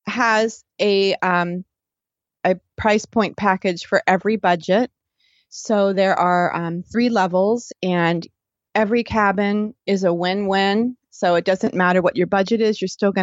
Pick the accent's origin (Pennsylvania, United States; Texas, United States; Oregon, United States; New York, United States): Pennsylvania, United States; Now, we grew up in Pennsylvania, so we were used to seeing that every year.